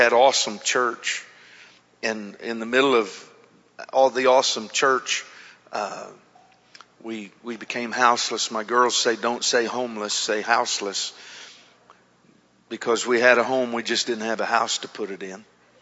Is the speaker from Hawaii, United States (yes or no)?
yes; Honolulu, Hawaii, United States; And I am from Honolulu.